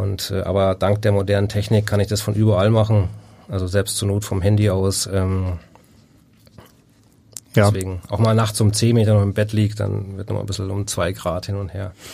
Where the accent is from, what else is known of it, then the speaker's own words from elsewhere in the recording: Bavaria, Germany; ich komme aus Bayern, ich bin rasenverwöhnt.